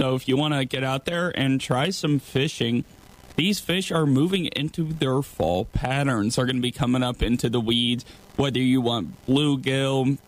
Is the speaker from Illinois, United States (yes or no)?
yes; Illinois, United States; I'm from Illinois. It's not quite as cold down there. Does get pretty chilly, though, with the wind chill, because we have no hills.